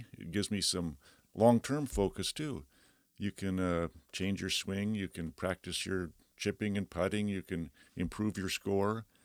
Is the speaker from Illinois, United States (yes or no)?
no; Spokane, Washington, United States; I grew up in Spokane mainly